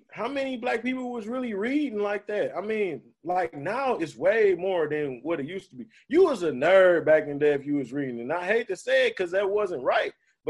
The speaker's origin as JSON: {"language": "English", "town": "Detroit", "region": "Michigan", "country": "United States", "said": "That's what I'm saying. So even still, we had more people, luckily, that did get money"}